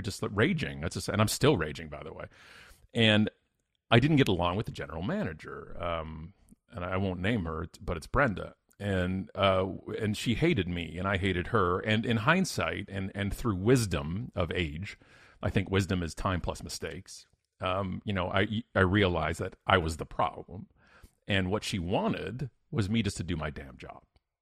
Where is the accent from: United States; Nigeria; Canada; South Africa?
Canada; As a Canadian, we are the world.